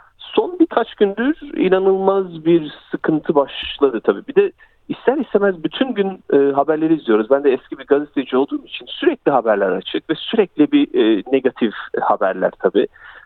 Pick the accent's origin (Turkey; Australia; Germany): Australia; şaşırdım ve biraz da hayal kırıklığına uğradım açıkçası bir Avustralyalı olarak.